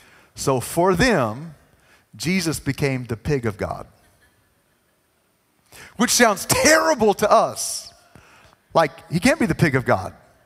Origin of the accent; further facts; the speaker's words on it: United States; I grew up in America, which means I only know one language.